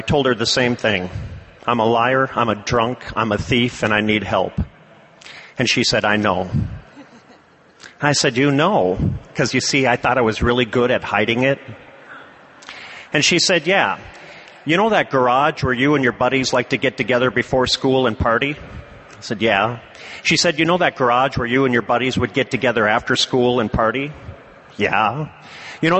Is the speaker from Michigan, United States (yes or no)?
no; St. Cloud, Minnesota, United States; It's the summer of 1978, and I'm partying at a place in St. Cloud, Minnesota, my hometown.